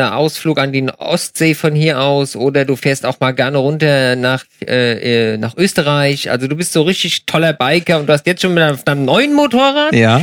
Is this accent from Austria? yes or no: no; Switzerland; gerade wenn ich jetzt zum Beispiel bei uns in der Schweiz sehr viel Pässe fahre